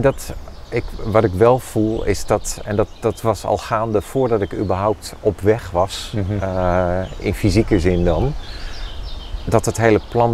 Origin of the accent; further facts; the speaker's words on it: Rotterdam, South Holland, Netherlands; Ik ga gewoon vanuit Rotterdam, mijn thuisstad, lopen.